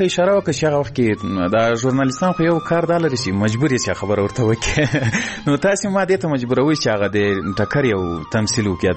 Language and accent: Pashto; Ghazni, Afghanistan; ځکه زه له غزني څخه یو دوه درې کسان وو